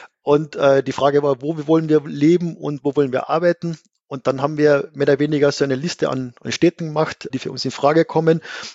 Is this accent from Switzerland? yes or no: no; Carinthia, Austria; Also ich bin ursprünglich in schönem Gailtal in Kärnten aufgewachsen. Und mein Weg hat mich dann in die große Stadt nach Wien geführt, um Astronomie zu studieren.